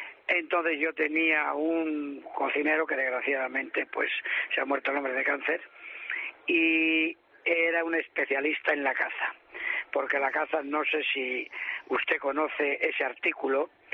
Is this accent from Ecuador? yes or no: no; Ávila, Castile and León, Spain; hay buena carne de Ávila, hay la ternera de Ávila. Pues no confundamos, yo que soy un apasionado de mi tierra